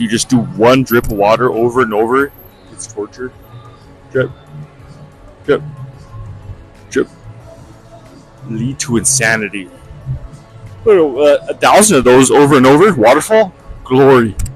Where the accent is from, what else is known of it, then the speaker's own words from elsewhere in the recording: Colorado, United States; I'm from Colorado. There's national parks all over.